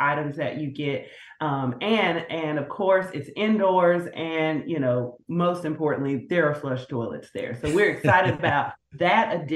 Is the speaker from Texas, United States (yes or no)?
yes; Dallas, Texas, United States; And for me, again, I'm born and raised in Dallas.